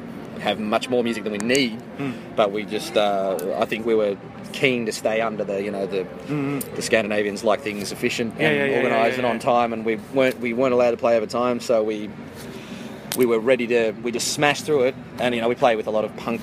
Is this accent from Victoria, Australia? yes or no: no; Sydney, New South Wales, Australia; Well, I'm in Sydney. Because I'm from Sydney originally.